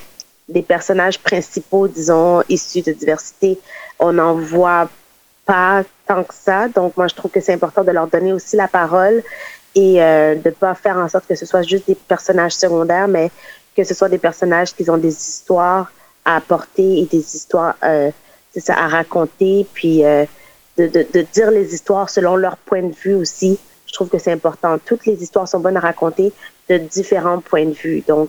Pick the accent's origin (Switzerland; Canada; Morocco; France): Canada; born there; je suis aussi issue de la diversité. Je suis née au Canada de parents haïtiens, donc je suis d'origine haïtienne.